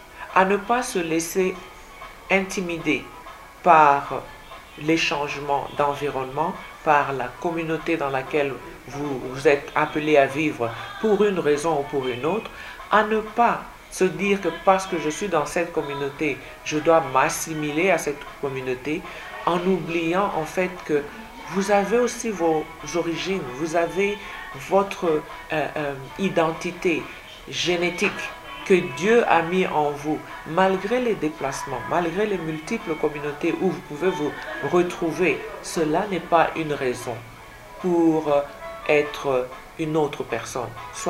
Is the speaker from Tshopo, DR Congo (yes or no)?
no; Lubumbashi, Haut-Katanga, DR Congo; born there; parce que je suis en mesure de communiquer en swahili, parce que je suis née à Lubumbashi.